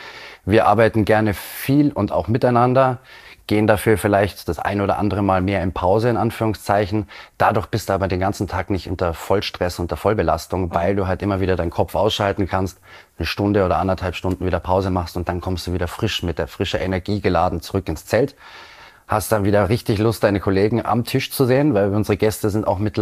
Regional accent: Austria; Jeder kennt das Dorffest oder Zeltfest bei uns in Österreich

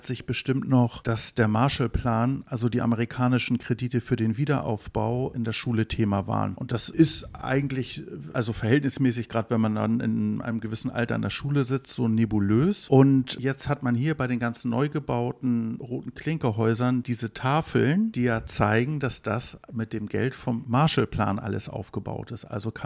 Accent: Hamburg, Germany; ich bin in Hamburgs Osten auch groß geworden

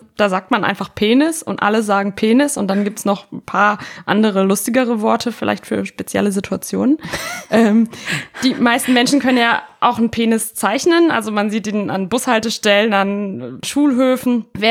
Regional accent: Italy; Ich bin ja in Italien aufgewachsen

